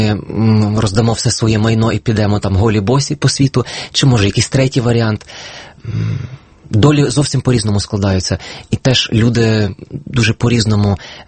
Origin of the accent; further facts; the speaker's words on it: Pustomyty, Lviv Oblast, Ukraine; я подзвонив за номером міської газети міста Пустомити, звідки я родом.